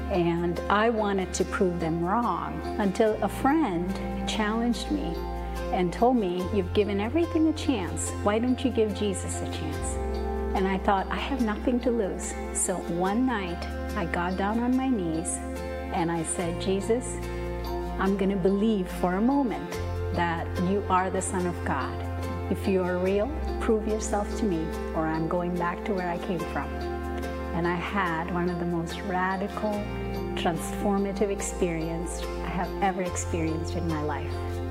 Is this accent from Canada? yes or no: no; India; English is a second language; moved away as an adult; now in United States; I was born and raised in India. The youngest child of a nominal Hindu family. I came to the United States a little over 25 years ago to go to graduate school.